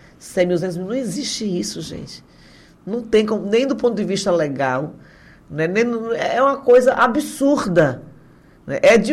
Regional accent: Biritinga, Bahia, Brazil; born there; Não vai na Baixa Funda, de Biritinga, onde eu nasci.

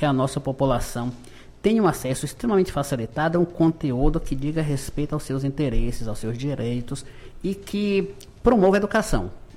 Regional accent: Vitória da Conquista, Bahia, Brazil; Em Vitória da Conquista, nós somos do estado da Bahia.

